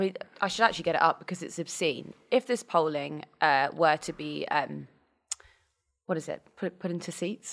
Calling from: Ipswich, East of England, United Kingdom; I'm calling in from Ipswich.

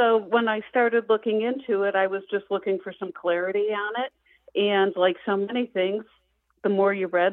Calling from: Traverse City, Michigan, United States; I am calling from Traverse City, Michigan today.

